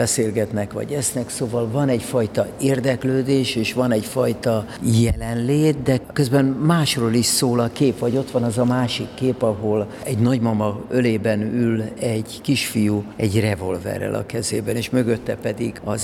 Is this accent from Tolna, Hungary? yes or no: no; Budapest, Hungary; Abszolút nem ismertem a vidéket, egy budapesti őslakos értelmiségi családból származom, nekem a vidék a Balaton volt.